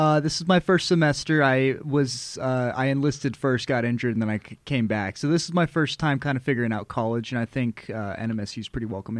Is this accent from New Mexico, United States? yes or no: yes; Las Cruces, New Mexico, United States; I am originally from Cruces, yes, sir.